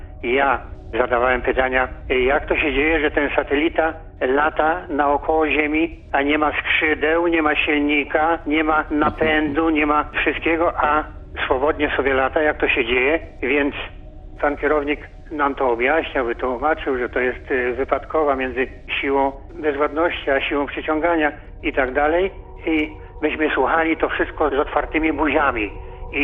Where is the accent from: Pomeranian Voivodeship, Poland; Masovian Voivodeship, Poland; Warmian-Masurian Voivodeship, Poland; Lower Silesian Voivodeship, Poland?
Lower Silesian Voivodeship, Poland; ponieważ pochodzę spod Jeleniej Góry. Tam jest widok na Karkonosze